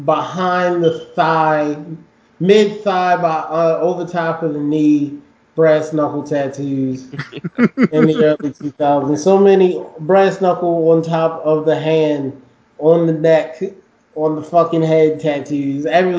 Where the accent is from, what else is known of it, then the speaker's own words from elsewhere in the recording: Baltimore, Maryland, United States; because like where I was raised in Baltimore is not where the shit like that goes down, you know what I mean? My parents moved us away from that, but I'm still up here.